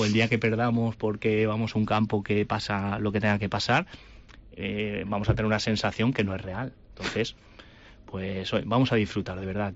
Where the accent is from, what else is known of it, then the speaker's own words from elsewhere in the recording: Alicante, Valencian Community, Spain; yo que soy de allí de Alicante